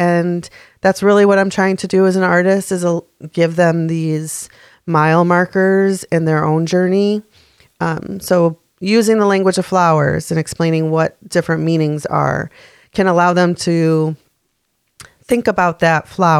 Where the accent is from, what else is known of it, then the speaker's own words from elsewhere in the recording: Rochester, New York, United States; I grew up in Rochester. My dad worked at Kodak.